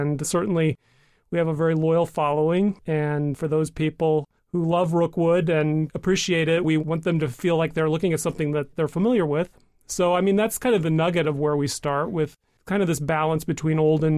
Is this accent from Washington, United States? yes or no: no; Indianapolis, Indiana, United States; now in Cincinnati, United States; I grew up in Indianapolis. I started my college education at the University of Cincinnati.